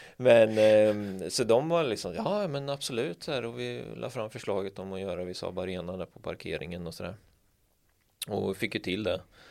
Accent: Linköping, Östergötland, Sweden; för det var ju när vi körde i Linköping, lite på våran hemma liksom. Ja, men både din och min hemstad liksom. Mm. Det är där vi är uppvuxna liksom

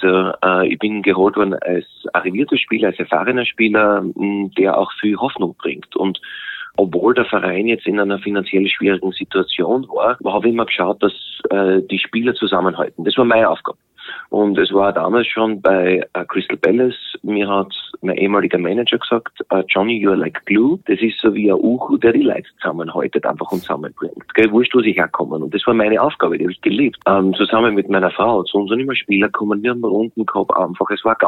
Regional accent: Austria

